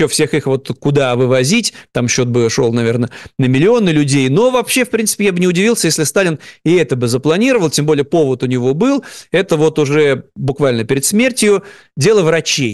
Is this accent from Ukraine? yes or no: no; Saint Petersburg, Russia; так как мы петербуржцы